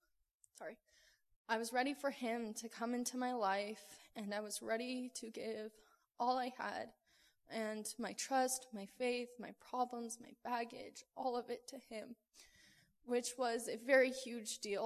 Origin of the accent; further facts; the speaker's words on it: Wyoming, United States; I'm from Wyoming as well